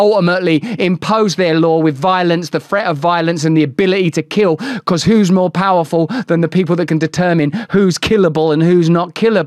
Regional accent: England, United Kingdom; 20 years ago, as an English person, if I'd criticized America

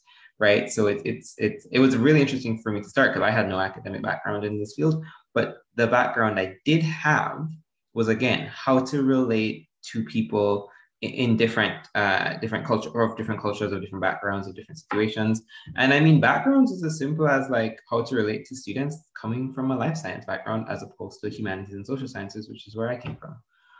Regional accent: Jamaica; moved away as an adult; now in Canada; So I grew up in Jamaica. I was there till I was 18. And I actually came to Canada specifically for university.

